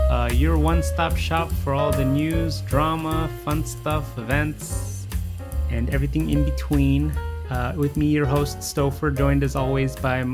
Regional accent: California, United States; we're from SoCal and the Bay Area.

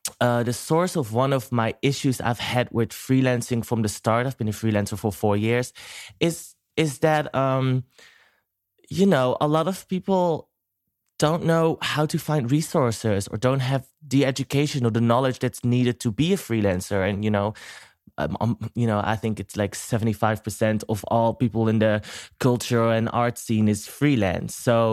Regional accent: Netherlands; English is a second language; And here in the Netherlands, I'm from the Netherlands. I live in Rotterdam.

